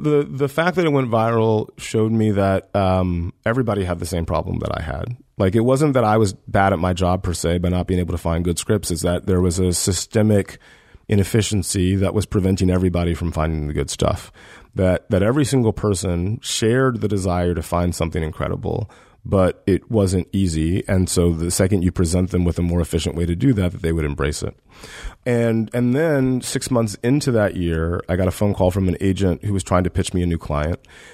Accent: Deep South, United States; You know, growing up in the Deep South, I remember being in English class

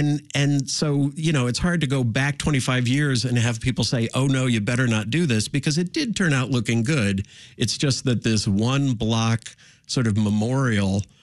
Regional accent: Chicago, Illinois, United States; Of course, I'm a Chicagoan. I've watched the Blues Brothers 10,000 times.

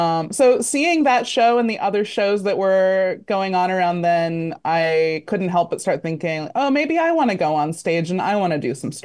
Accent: Aurora, Illinois, United States; I liked growing up in Aurora. It's a big suburb, and we were at the end of the BNSF train line. So as soon as I was old enough, I was taking the train downtown to Chicago as much as I could.

